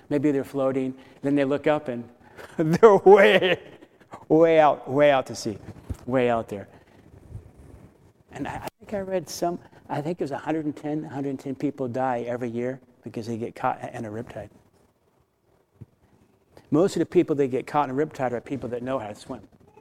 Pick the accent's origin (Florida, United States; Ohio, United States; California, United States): Florida, United States; Growing up in Florida, we would see them all the times and have been in several.